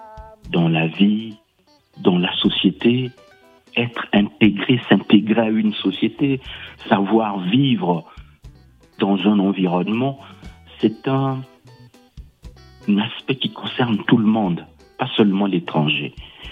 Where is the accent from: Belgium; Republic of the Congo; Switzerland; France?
Republic of the Congo; Pointe-Noire; born there; Oui, je suis né au Congo-Brazzaville, à Pointe-Noire, une très belle ville, hein, Pointe-Noire, au bord de l'océan Atlantique, avec des palmiers, avec l'air marin, le littoral.